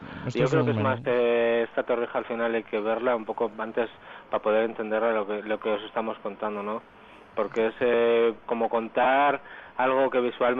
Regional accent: León, Castile and León, Spain; soy de León

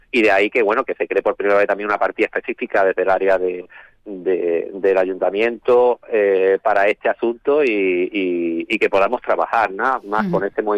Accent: Jimena, Andalusia, Spain; me gusta presumir de mi pueblo, de Jimena, de mi municipio

